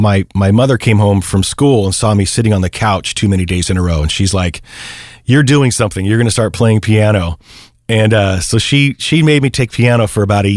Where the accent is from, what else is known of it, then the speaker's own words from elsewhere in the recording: Garden Grove, California, United States; I grew up in Garden Grove, which is in Orange County.